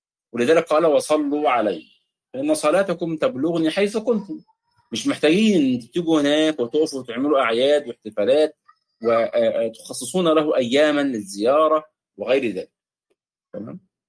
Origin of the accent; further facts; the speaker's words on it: Egypt; عندنا في مصر كما كنا نتعلمها في المدارس الابتدائية ونحن صغار